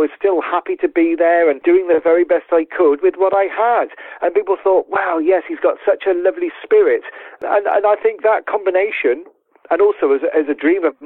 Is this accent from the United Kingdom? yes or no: yes; United Kingdom; And I came from Great Britain. I had no money, no training facilities, no ski jumps, no snow, no trainers, no equipment, nothing.